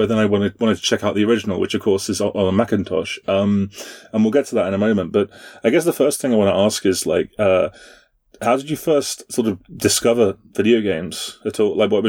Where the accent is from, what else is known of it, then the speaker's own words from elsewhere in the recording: United Kingdom; That was a Monty Python reference. I'm British. I gotta do the Monty Python references.